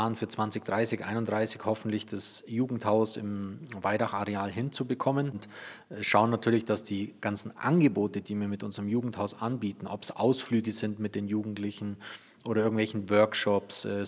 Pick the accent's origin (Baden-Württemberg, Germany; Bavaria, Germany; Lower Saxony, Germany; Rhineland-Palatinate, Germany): Bavaria, Germany; Füssen; ich bin gebürtiger Füssner, Weißenseer, ganz genau gesagt. Bin hier aufgewachsen, zur Schule gegangen, hier meine Lehre gemacht